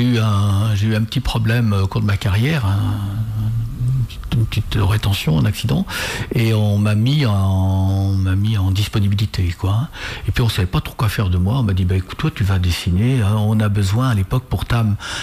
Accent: Saint-Christophe-du-Ligneron, Pays de la Loire, France; also born or lived in Nantes; Je suis Saint-Christophe. Moi, je suis né à Nantes par la force des choses, mais je suis Saint-Christophe-d'Avignon.

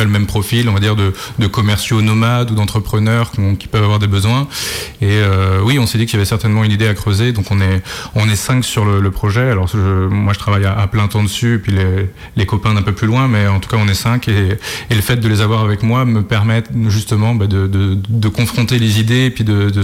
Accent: Pays de la Loire, France; Non, je suis originaire de Loire-Atlantique, Sud-Loire-Atlantique, Aubignon.

